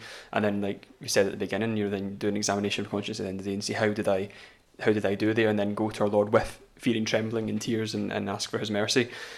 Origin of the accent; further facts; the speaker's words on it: Paisley, Scotland, United Kingdom; I didn't really like him because I'm from Paisley.